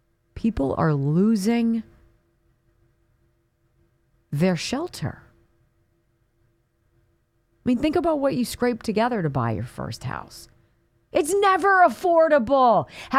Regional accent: Pennsylvania, United States; in my home state of Pennsylvania

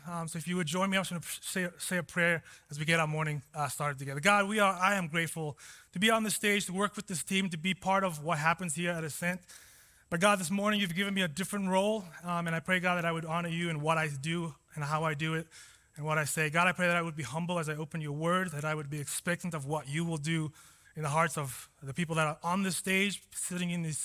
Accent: Cape Town, Western Cape, South Africa; I grew up in Cape Town, South Africa, and if you've been there or you've seen pictures of it, it is arguably one of the most beautiful places in the world. I love that I'm from there. My family still lives there

